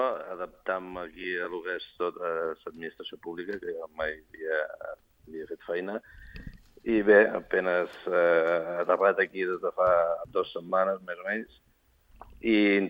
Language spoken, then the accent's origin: Catalan; Formentera, Balearic Islands, Spain; now in Mallorca, Spain; jo som de Formentera, ara visc a Mallorca entre setmana, el cap de setmana he d'anar a Barcelona perquè la meva dona i el meu fill viuen a Barcelona.